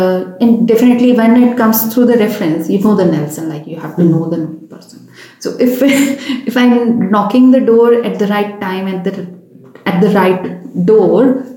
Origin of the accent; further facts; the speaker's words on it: India; I'm an Indian.